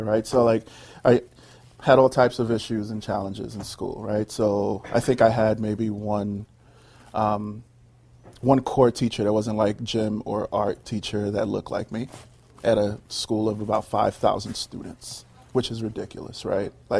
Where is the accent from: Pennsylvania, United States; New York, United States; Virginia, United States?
New York, United States; Bronx; So I grew up, born and raised in the Bronx.